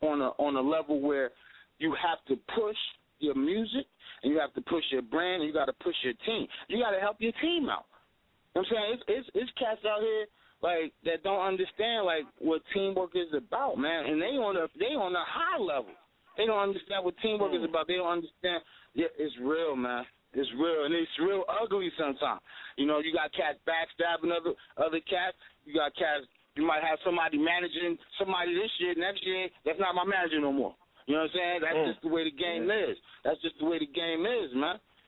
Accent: New Jersey, United States; so I'm from Jersey, so, like, he was moving around Jersey when he first got on.

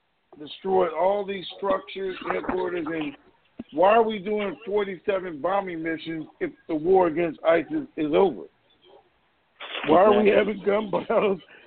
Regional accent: United States; That's just a perspective as an American citizen, not, and as a veteran, I got to say that, not a Republican or Democrat.

